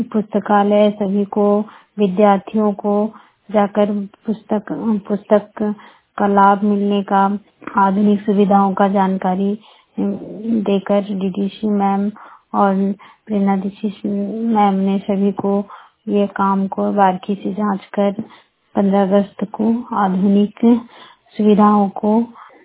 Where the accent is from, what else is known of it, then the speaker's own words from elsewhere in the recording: Barkagaon, Jharkhand, India; बड़कागांव प्रखंड की रहने वाली हूँ।